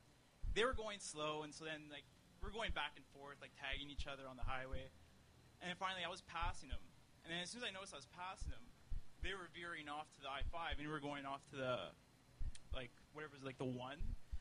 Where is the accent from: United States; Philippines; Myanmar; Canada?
Canada; Edmonton, Alberta; I'm from Edmonton, and I've never been in, like, a icy snowstorm that we were in.